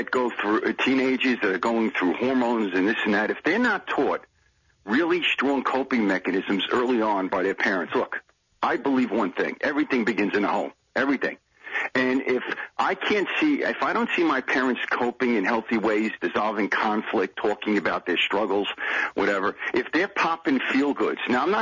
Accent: Brooklyn, New York, United States; I'm from Brooklyn originally.

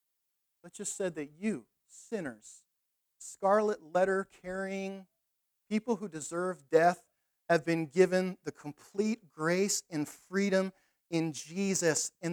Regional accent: Canada; God help me, they have worse laws than we do here, and I'm a Canadian.

